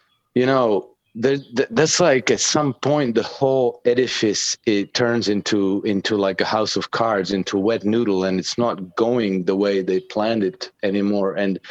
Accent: Croatia; now in -; I'm from Croatia, which was part of former Yugoslavia, and we had a war in the early 1990s, and I served as a soldier in that war.

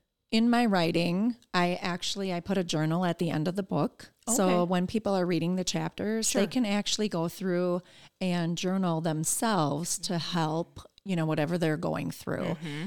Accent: Milwaukee, Wisconsin, United States; now in Rochester, United States; I grew up in the Milwaukee area.

